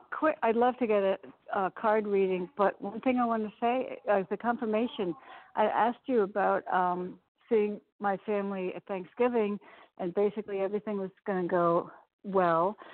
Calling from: Connecticut, United States; I'm calling from Connecticut.

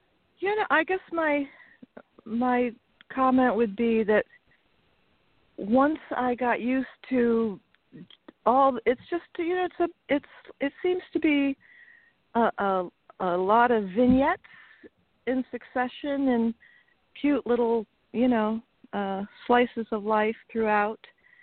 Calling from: New York, United States; calling from Central New York.

